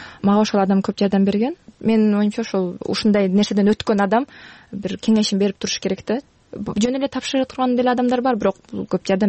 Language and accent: Kyrgyz; Osh, Osh Region, Kyrgyzstan; Мен өзү Оштон болом.